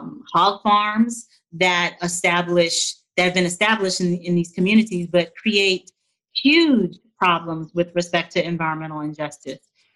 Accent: the South, United States; And I took to heart both my experience of being a Southerner, but also an African American.

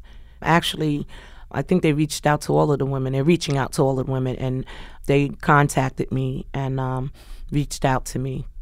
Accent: Bronx, New York, United States; as a black female growing up in the Bronx, where everybody thought, you know, like, it's nothing there.

